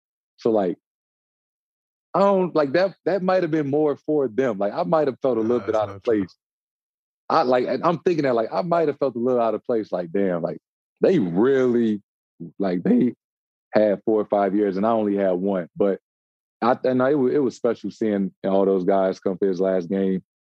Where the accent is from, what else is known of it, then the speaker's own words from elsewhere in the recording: St. Louis, Missouri, United States; Like, I'm from St. Louis. I never thought I would go to Duke University.